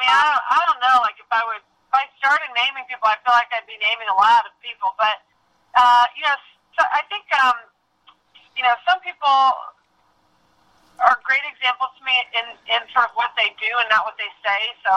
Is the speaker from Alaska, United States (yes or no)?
no; Noblesville, Indiana, United States; also born or lived in Fort Wayne; So I was born in Fort Wayne. I was there with my parents and my siblings for a few years, and then we moved to Noblesville, where I went to middle school, high school, some elementary